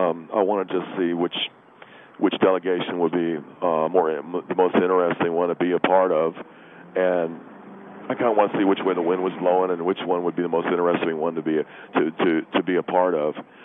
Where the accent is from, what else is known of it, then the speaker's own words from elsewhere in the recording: United States; I'm from America.